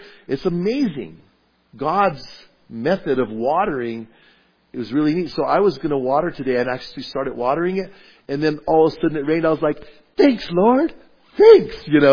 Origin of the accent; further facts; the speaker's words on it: Bernalillo, New Mexico, United States; And so I grew up, where I grew up at in Bernalillo, my dad, he loved the having grass.